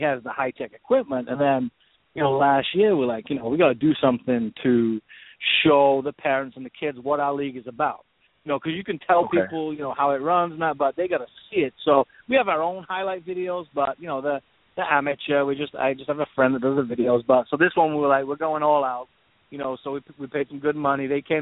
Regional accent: England, United Kingdom; moved away as an adult; now in United States; I know my accent's gone a bit, but I'm from England. I've been in America 12 years. I married an American lady, but I went to high school and college in England

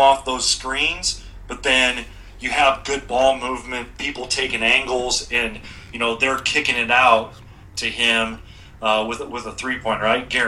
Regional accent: Nebraska, United States; I'm from Nebraska. You know, I grew up, and the Nebraska basketball team wasn't very good most of the time that I grew up.

